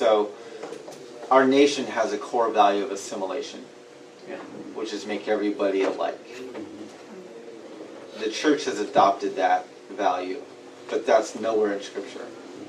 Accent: United States; I'm an American. I do that because I'm a Christian.

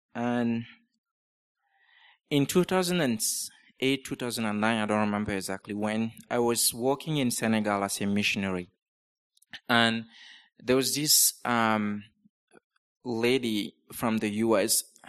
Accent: Cameroon; I was born and raised in Cameroon. And for the record, it is Central Africa, not West Africa.

